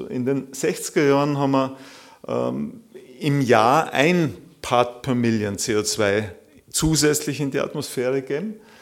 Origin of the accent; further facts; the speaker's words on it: Austria; accent: mix of Viennese, Upper Austrian and Vorarlberg; moved away as an adult; Das ist so eine Mischung zwischen Wienerisch, Oberösterreichisch und Vorarlbergerisch. Und für die rätseln, wo ich herkomme, prägen sie Wald. Aber es ist schon ganz lang her. Es ist schon ganz lang her. Ich bin seit meinem 19., 20. Lebensjahr nicht mehr dort sesshaft